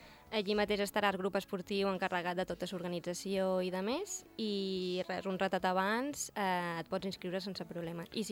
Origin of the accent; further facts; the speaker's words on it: La Mola, Balearic Islands, Spain; com som gent de la Mola que sempre hem estat involucrats d'alguna manera en les festes